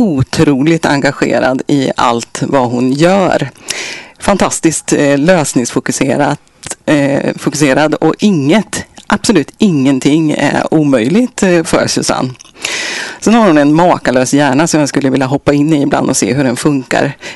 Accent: Norrköping, Östergötland, Sweden; also born or lived in Uppsala; now in Gothenburg, Sweden; Jag är född och uppvuxen i Norrköping.

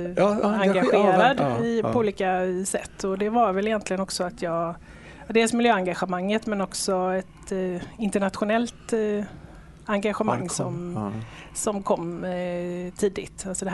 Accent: Partille, Västra Götaland County, Sweden; also born or lived in Gothenburg; I Göteborg är jag född.

